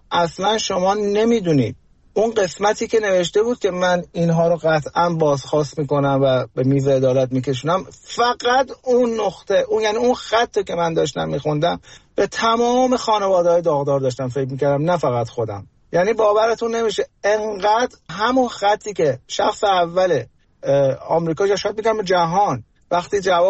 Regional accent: Iran; ما توی ایران بزرگ شدیم، از اون زمانی که من به دنیا اومدم خب انقلاب شده بود

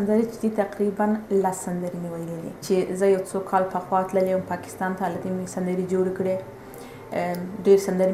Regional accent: Afghanistan; first language Pashto; moved away; زه افغانه یم، پښتو ژبه زما مورنۍ ژبه ده

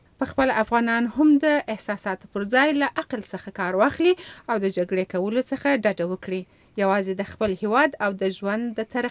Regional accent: Afghanistan; د دولت نه د یو افغان په حیث هیله کوم چې د لیرې سیمو مکتبونو ته هم جدي پاملرنه وکړي

